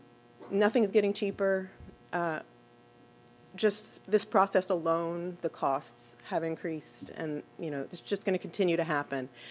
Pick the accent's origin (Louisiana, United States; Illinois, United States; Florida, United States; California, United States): Louisiana, United States; Abbeville; I grew up in Abbeville, and I remember riding my bike to the library as a kid